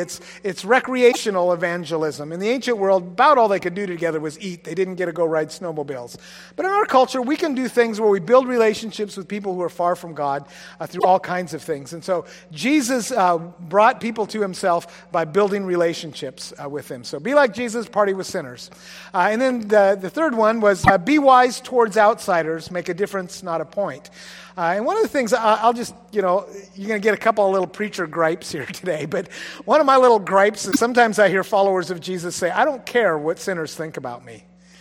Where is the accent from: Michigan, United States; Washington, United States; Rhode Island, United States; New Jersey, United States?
Washington, United States; I grew up on the ocean. I grew up in Grays Harbor. We spent a lot of time on the water